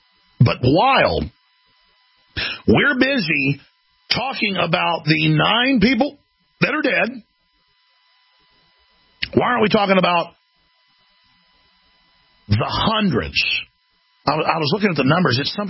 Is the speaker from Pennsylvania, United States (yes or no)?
no; Dallas, Texas, United States; I've been in savage Conan the Barbarian fights growing up in Dallas, Texas, ladies and gentlemen